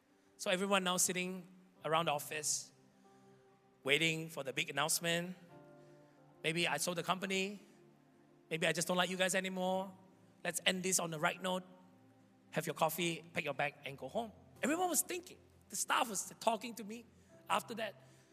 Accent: Sabah, Malaysia; When I was still in Sabah, I come from Sabah.

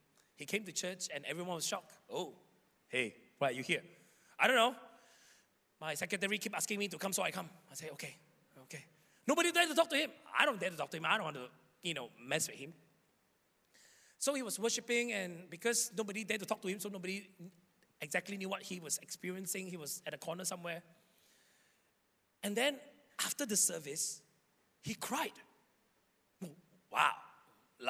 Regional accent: Sabah, Malaysia; When I was still in Sabah, I come from Sabah.

